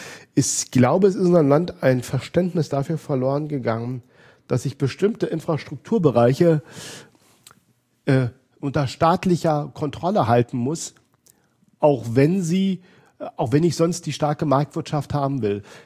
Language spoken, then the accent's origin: German; Berlin, Germany